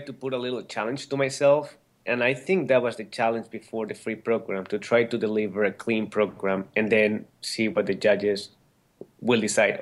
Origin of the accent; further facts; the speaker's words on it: Spain; English is a second language; listen, I'm from Spain. Nobody have been a world champion.